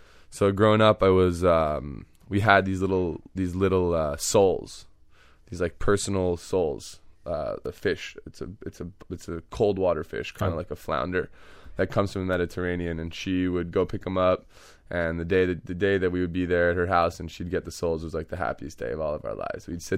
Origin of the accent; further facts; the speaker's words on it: New York, United States; the things that I grew up eating in New York with my Persian family.